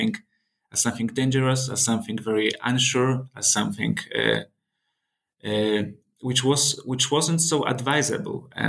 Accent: Poland; growing up in Poland and, I was always pretty much surrounded by Holocaust studies scholarship.

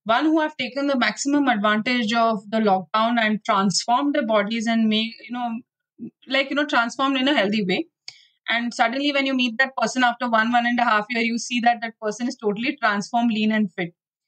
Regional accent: Pune, Maharashtra, India; also born or lived in Mumbai; So I have been born and brought up in Pune. And I have studied in St. Joseph's High School and then moved on to doing my home science in SNDT. And then I moved to Bombay and I did my post-graduation there.

